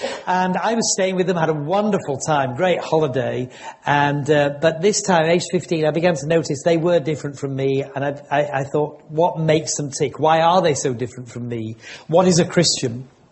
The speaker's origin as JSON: {"language": "English", "town": "Leeds", "region": "Yorkshire and the Humber", "country": "United Kingdom", "tie": "born there", "said": "Yes, I was born in St. Mary's Hospital in Leeds, which was a maternity hospital."}